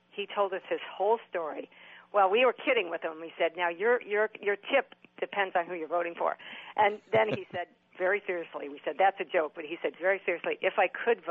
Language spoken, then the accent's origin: English; Toledo, Ohio, United States; I just got back from my hometown of Toledo, Ohio.